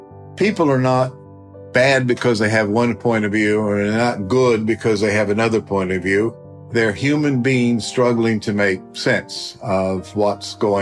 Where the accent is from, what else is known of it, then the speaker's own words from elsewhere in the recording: Oklahoma, United States; I'm from Oklahoma. I'm a country boy.